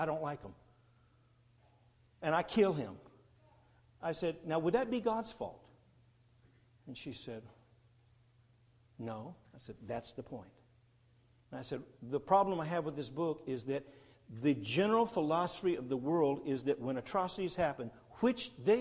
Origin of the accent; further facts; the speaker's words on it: Southern US, United States; I'm from the South.